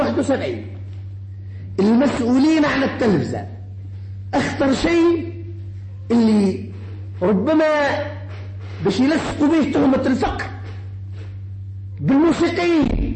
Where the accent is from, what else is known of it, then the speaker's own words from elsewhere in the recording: Sfax Governorate, Tunisia; وما نفتخر به كتونسيين